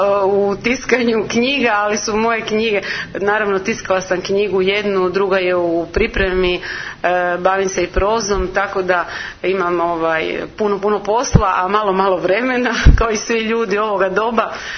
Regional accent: Rijeka, Primorje-Gorski Kotar County, Croatia; dolazim iz Rijeke i šaljem pozdrave svima koji slušaju ovu emisiju

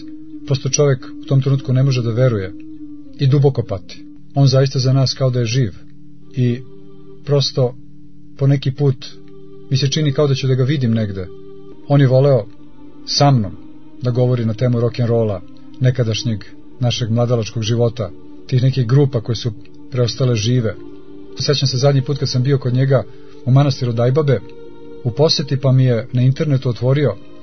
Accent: Belgrade, Serbia; iako smo rodom Beograđani obojica

